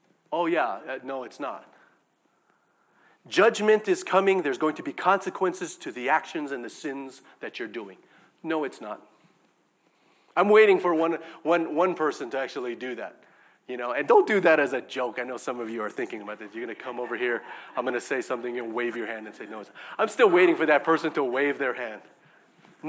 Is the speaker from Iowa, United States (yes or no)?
no; Hawaii, United States; You got to understand, I'm from Hawaii. I eat things that aren't cooked.